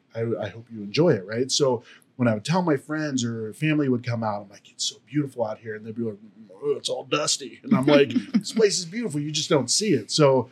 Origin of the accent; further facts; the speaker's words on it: Ohio, United States; moved away; So to me, when I moved here in 07, so I moved here from Ohio, really just due to lack of opportunity. You know, I grew up, you know, in an area that like, if you got a job at the Chevy assembly line, like you were set.